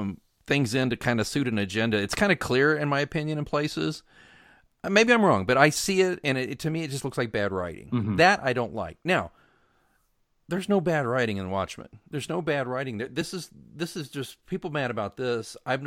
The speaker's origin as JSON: {"language": "English", "region": "Oklahoma", "country": "United States", "said": "Folks, I'm from Oklahoma. Do I talk like that? No."}